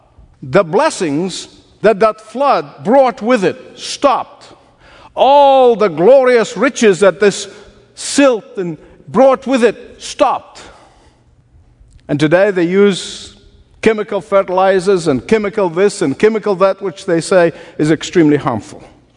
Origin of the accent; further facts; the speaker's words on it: Egypt; moved away as an adult; The first 19 years of my life was spent growing up in Egypt.